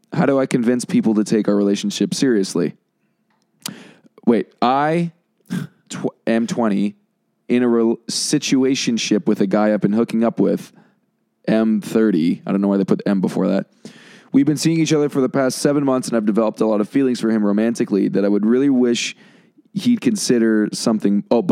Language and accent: English; London, United Kingdom; I'm 22 from London.